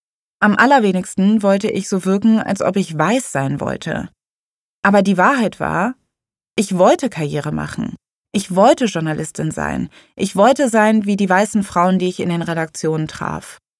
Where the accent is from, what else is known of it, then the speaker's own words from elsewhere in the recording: Cologne, North Rhine-Westphalia, Germany; Als Kölnerin fand ich München gewöhnungsbedürftig.